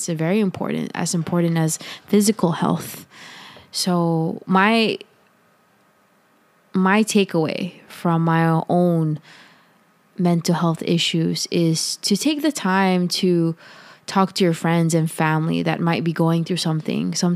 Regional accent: Philippines; I'm Filipino and my parents taught me that game. And it may be specific to where I'm from, but to where my parents are from.

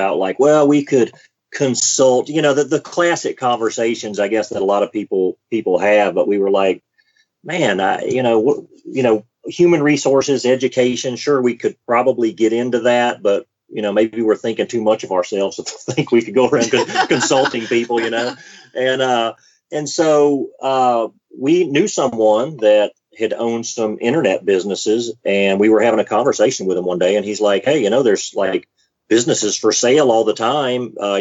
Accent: Mobile, Alabama, United States; We kind of, you know, we're from Mobile, Alabama. So this was, we kind of felt like this was our home national park

